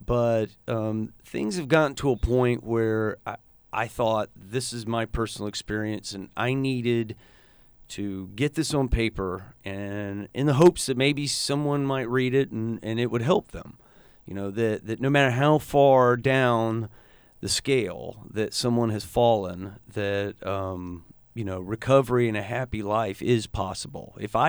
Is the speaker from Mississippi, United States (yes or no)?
no; Pensacola, Florida, United States; I've lived in Pensacola my entire life.